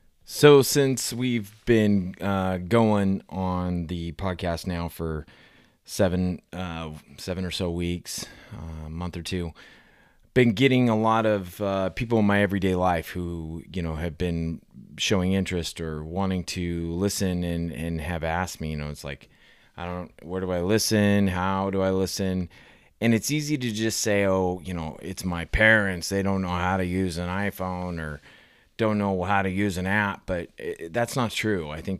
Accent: Portland, Oregon, United States; I like my hometown Portland Trail Blazers and the Atlanta Braves. I know they're all over the place, but when you're an Oregon boy, that's for another time.

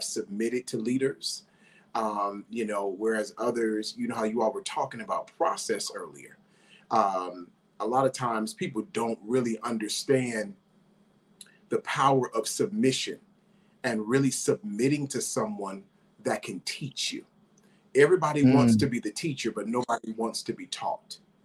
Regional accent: Windsor, Connecticut, United States; now in Charlotte, United States; My hometown is originally from Windsor, Connecticut, which is right outside of Hartford. But I currently reside in my home now. I live in Charlotte, North Carolina.

